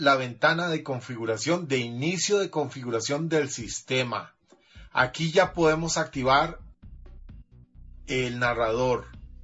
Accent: Costa Rica; Yo soy de Costa Rica, América Central.

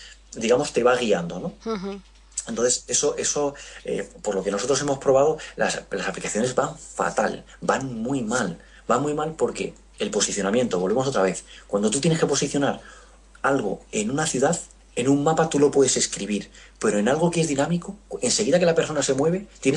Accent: Toledo, Castilla-La Mancha, Spain; porque yo soy de Toledo, entonces pues es un museo cercano.

